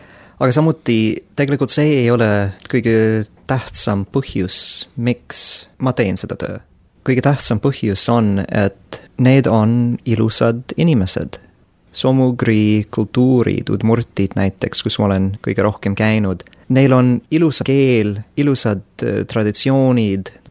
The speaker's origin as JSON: {"language": "Estonian", "country": "Canada", "second_language": "Estonian", "said": "Ma olen Kanadast ja ma ei ole väliseestlane. Ma ei ole soomugrilane."}